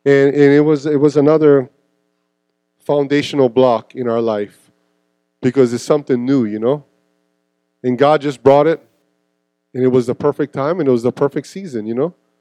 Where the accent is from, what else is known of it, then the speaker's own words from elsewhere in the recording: Happy Valley, Hawaii, United States; Because I grew up pretty rough scenario. We grew up in Happy Valley, down housing. I don't think it gets any rougher than that. If you want to go to if there was a projects in Hawaii and on Maui, that would probably be the spot.